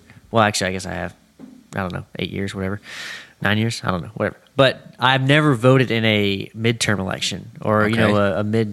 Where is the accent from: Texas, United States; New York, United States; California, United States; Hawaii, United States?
Texas, United States; Growing up in East Texas, it may be a little bit similar.